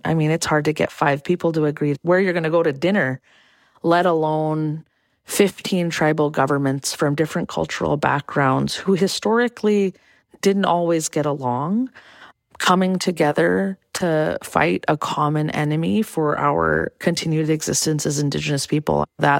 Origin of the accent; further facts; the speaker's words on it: Clark's Point, Alaska, United States; Yeah, my grandmother was Manchoq, and I was raised with her in Clark's Point in Bristol Bay.